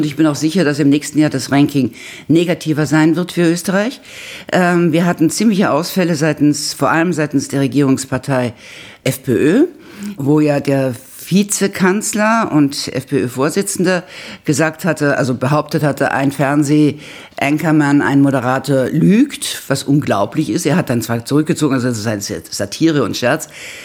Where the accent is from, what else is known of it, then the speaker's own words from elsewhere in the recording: Berlin, Germany; moved away as an adult; now in Vienna, Austria; ich stamme aus Berlin, lebe allerdings schon seit Anfang der 70er Jahre in Wien. Als Studentin bin ich gekommen für ost-südosteuropäische Geschichte, bin typisch hängen geblieben